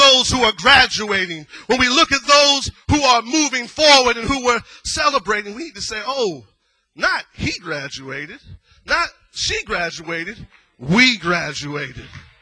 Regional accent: Epps, Alabama, United States; I'm from Alabama. I lived in Epps, Alabama, population of 200 people. When my family left, it went under 200. And you knew everybody.

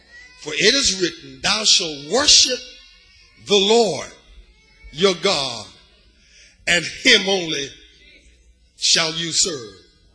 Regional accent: Liberia; You know, I'm from Liberia, and I told you I can split my accent.

